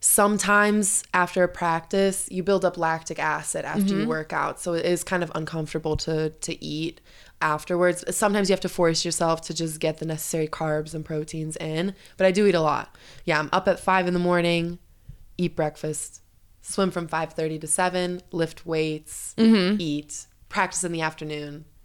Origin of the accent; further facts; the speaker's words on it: Chicago, Illinois, United States; moved away; Well, I'm from Chicago.